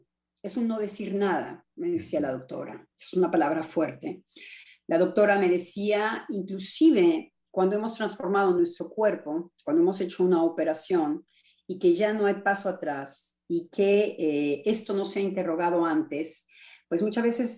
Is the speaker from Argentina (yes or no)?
no; Mexico City, Mexico; Entonces yo soy chilanga.